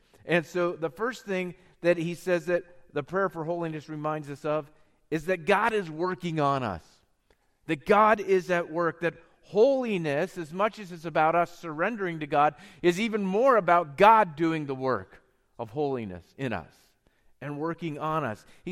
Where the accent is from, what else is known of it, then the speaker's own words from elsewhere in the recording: Lewistown, Pennsylvania, United States; In the church that I grew up in Lewistown, Pennsylvania, it looked something like this.